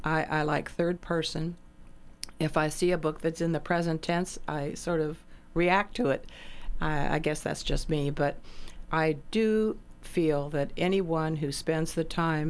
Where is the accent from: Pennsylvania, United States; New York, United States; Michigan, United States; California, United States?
California, United States; Riverside; Well, I grew up in Riverside, California, and I took the bus in from our home, which is 10 miles out of town, walked a mile to the school